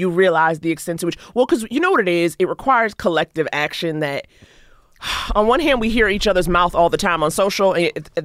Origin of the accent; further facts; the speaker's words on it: New York City, New York, United States; I grew up in New York. I'm from